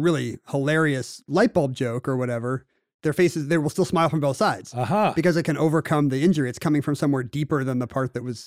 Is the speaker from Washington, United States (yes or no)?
yes; Seattle, Washington, United States; I'm not going to smile. I'm from Seattle.